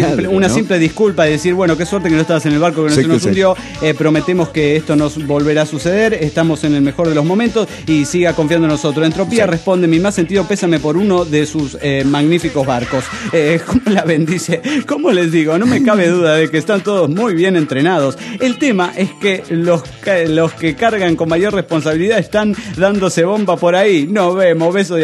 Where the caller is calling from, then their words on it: León, Guanajuato, Mexico; de León, Guanajuato.